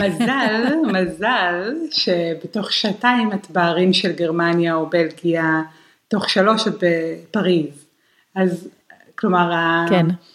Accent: Jerusalem, Jerusalem District, Israel; now in Netherlands; אני מגיעה מירושלים, זה באמת הבדל מאוד מאוד מאוד גדול, גם זה מאוד מעסיק אותי זה שאני מגיעה מהרי ירושלים והגעתי לשפלה כאן בהולנד

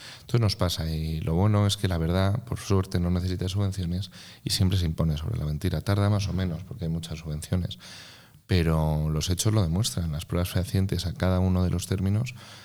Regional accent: Spain; Somos españoles, somos hispanos, somos iberoamericanos.

